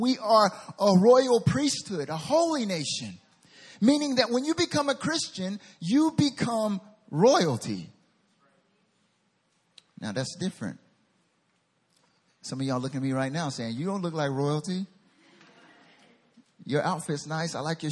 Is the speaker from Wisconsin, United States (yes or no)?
no; North Carolina, United States; accent: southern; North Carolina, where I'm from, get off my lawn. What are you doing here? It's private property. It's my southern accent.